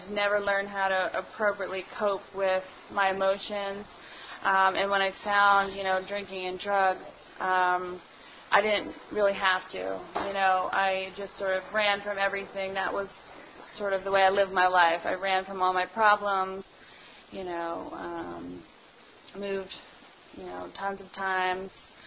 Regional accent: New Jersey, United States; now in State College, United States; I moved away, I left, I grew up in Jersey, and I moved here to State College

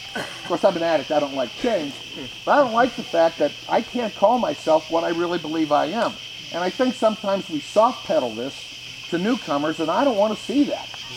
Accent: Upper St. Clair, Pennsylvania, United States; Look, I'm from Upper St. Clair, and this is where polyester has never been to Upper St. Clair.

